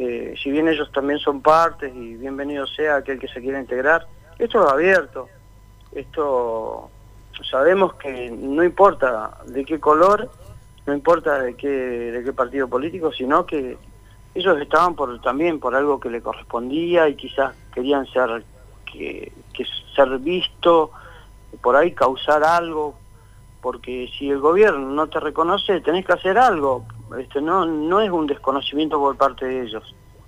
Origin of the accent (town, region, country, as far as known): Argentina